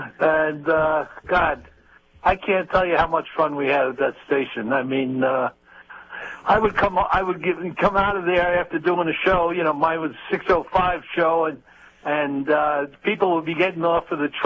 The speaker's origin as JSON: {"language": "English", "town": "Brooklyn", "region": "New York", "country": "United States", "tie": "born there", "also_born_or_lived": "Central Islip", "said": "I was born in Brooklyn. We moved out to Central Islip in 1950."}